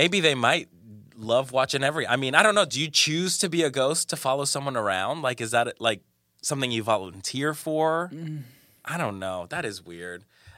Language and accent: English; Colombia; And she was the one who raised me, because I'm from Colombia, from South America.